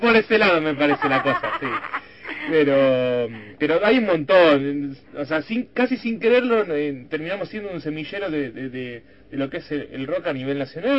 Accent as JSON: {"language": "Spanish", "town": "La Plata", "region": "Buenos Aires Province", "country": "Argentina", "said": "nosotros, porque somos de La Plata, ¿no?"}